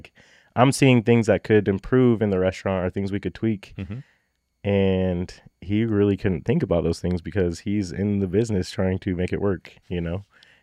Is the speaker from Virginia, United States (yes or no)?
no; North Platte, Nebraska, United States; now in Lincoln, United States; So I grew up in North Platte, Nebraska. And growing up, I played a lot of sports, was on the lake, stuff like that.